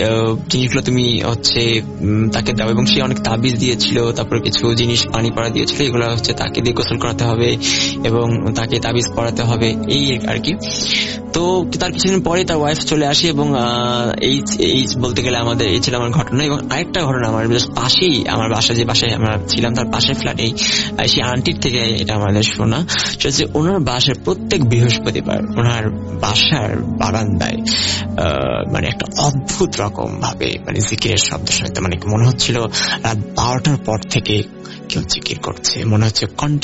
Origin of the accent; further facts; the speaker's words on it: Dhaka, Dhaka Division, Bangladesh; এবং আমার ছোটবেলাটাই ওখান থেকে শুরু, আমাদের মিরপুরেই আমার বড় হওয়া।